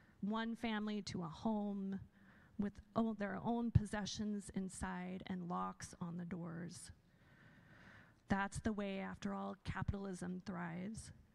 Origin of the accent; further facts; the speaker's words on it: Kenya; I grew up in Kenya in a culture that turns our Western understanding of individualism on its head.